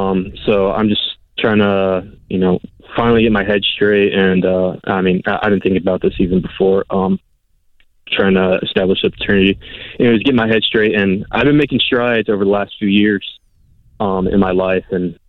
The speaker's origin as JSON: {"language": "English", "town": "San Antonio", "region": "Texas", "country": "United States", "tie": "born or raised there", "said": "Whenever I came to this job, I left my hometown of San Antonio."}